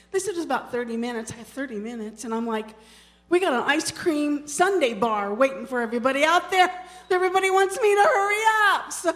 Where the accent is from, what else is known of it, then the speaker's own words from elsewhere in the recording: Thawville, Illinois, United States; I grew up in Thawville, town of 200, 250, I think, at the most. Some out in the boonies.